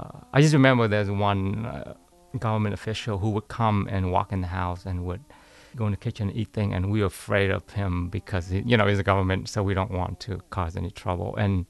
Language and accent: English; Vietnam; English is a second language; So that my growing up in Vietnam is quite secluded away from a lot of kids